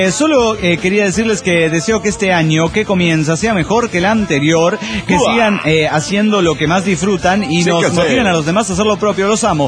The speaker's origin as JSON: {"language": "Spanish", "town": "Guadalajara", "region": "Jalisco", "country": "Mexico"}